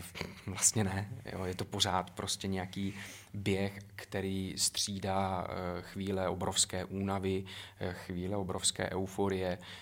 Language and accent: Czech; Zlín Region, Czechia; S ohledem na moje rodiště a vůbec jako na můj původ, kdy pocházím z malé valašské vesničky